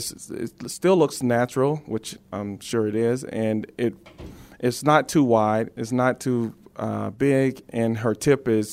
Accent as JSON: {"language": "English", "town": "Hawkinsville", "region": "Georgia", "country": "United States", "tie": "born or raised there", "said": "Well, I am a Georgia native. I was raised in Hawkinsville, Georgia, a small middle Georgia town, country boy."}